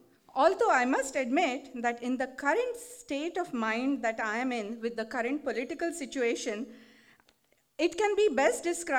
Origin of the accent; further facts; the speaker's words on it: India; Idioms and slang, pop culture jokes are completely, you know, foreign to us when we come from India.